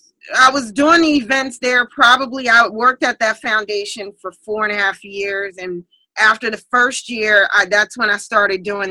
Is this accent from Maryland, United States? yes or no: yes; Pumphrey, Maryland, United States; I grew up in Pumphrey.